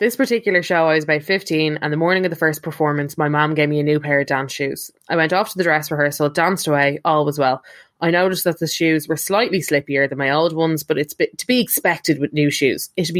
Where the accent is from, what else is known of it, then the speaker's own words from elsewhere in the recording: Northern Ireland, United Kingdom; She kept talking away and asking if I was from Northern Ireland. I said, yes.